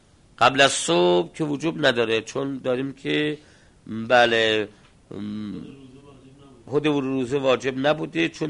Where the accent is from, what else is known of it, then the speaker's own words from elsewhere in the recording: Iran; چرا؟ چون ما ایرانیم.